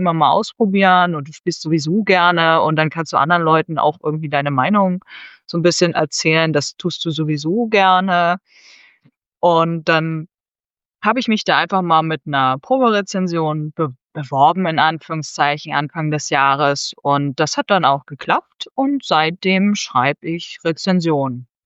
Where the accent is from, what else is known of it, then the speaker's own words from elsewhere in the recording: Northern Germany, Germany; Moin, weil ich komme aus Norddeutschland. Ich glaube, eine der wenigen im BSN-Team, die so weit oben wohnt, aber viel weiter hoch geht sowieso nicht.